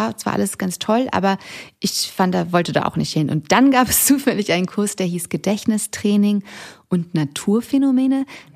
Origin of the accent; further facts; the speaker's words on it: Munich, Bavaria, Germany; Ich komme aus München eigentlich.